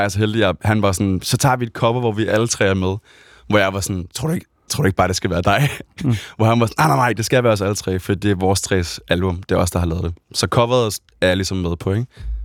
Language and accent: Danish; Odense, Region of Southern Denmark, Denmark; mødtes vi derhjemme i Odense, i mit barndomshjem